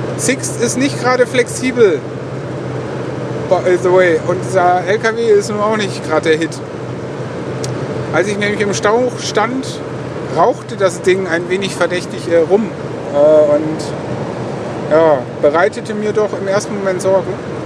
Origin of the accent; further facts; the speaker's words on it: Lower Saxony, Germany; bin ich Ostfriese, also ein Nordlicht.